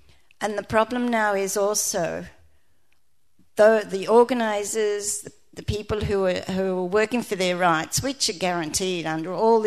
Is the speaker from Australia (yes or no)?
yes; Australia; So I think as Australians we have a lot to look at here